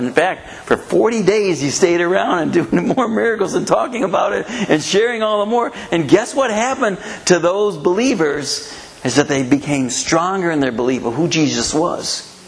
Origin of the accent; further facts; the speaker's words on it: Ohio, United States; born there; So, like I said, I was born in Ohio. I mean, that's foreign country really from here, you know.